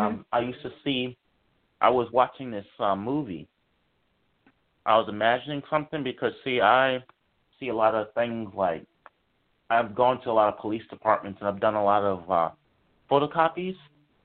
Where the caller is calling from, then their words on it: Virginia, United States; Virginia.